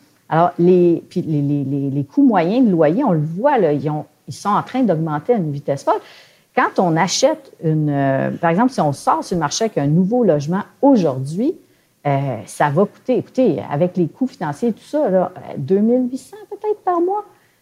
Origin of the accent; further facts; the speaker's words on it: Quebec, Canada; Ils ont bougé, mais chez nous, au Québec, il n'y a rien qui se passe.